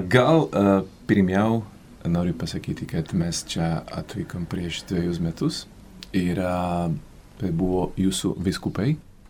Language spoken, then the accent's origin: Lithuanian; Slovakia; Lithuanian is a second language; now in Lithuania; Mes esam iš Slovakijos.